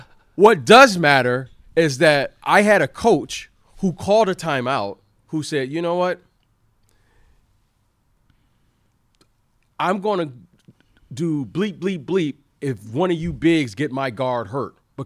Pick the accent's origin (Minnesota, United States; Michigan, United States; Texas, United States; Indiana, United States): Michigan, United States; because I grew up in Michigan, I'm well aware of how cold it is